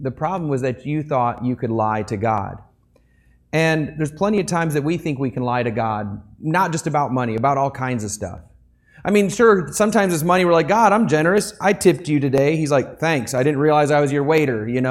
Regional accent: Flint, Michigan, United States; I grew up around Flint, Michigan. I knew a bunch of union auto workers

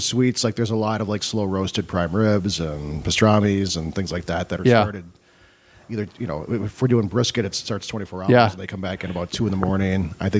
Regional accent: Minneapolis, Minnesota, United States; born there; I was born in Minneapolis, so I had a lot of friends that we came back to visit

